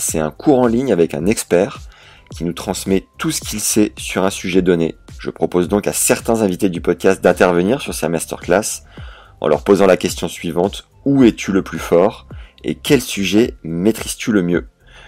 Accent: Beauvais, Hauts-de-France, France; born there; je suis né à Beauvais

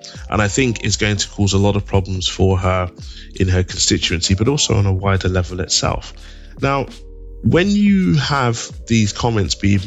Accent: London, United Kingdom; I grew up in East London. You know, both my parents, raised by both of my parents. My dad was civil servant for the Nigerian government.

